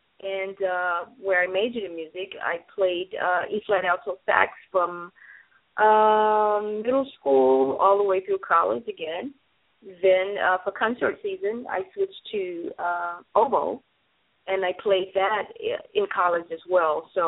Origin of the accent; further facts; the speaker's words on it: Shreveport, Louisiana, United States; now in Dallas, United States; I am from Shreveport, Louisiana, currently residing here in Dallas, Texas